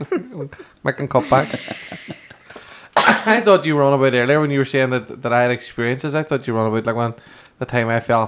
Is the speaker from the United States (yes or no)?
no; Ireland; They'll like me more. I'm Irish.